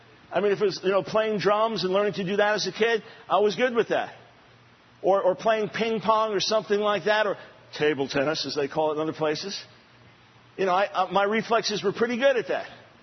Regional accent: New York, United States; also born or lived in Manhattan, New York City; I was born in Manhattan, New York City, and then our family moved to Long Island right before I turned 7.

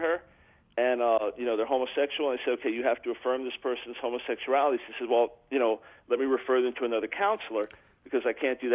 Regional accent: Island Park, New York, United States; Long Island.

